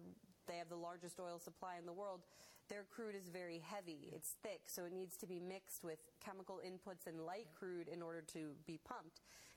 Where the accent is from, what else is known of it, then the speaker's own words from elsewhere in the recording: United States; as an American, I do support the idea that we are less reliant on imports and that we actually focus on our own industry again